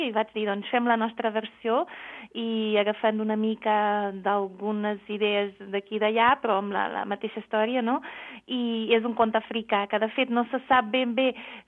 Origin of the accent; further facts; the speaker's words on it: Portugal; Catalan is a second language; moved away as an adult; now in Spain; No, jo sóc portuguesa i des de l'any 99 que vaig venir a Catalunya a fer Erasmus, com passa molta gent, ja m'hi vaig quedar, no?